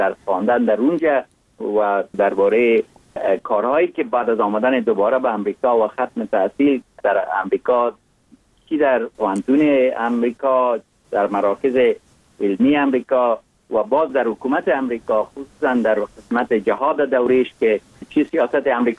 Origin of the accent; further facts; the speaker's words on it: Mazar-i-Sharif, Balkh, Afghanistan; born there; آدم در جای مثل مزار شریف که در اونجا متولد شدم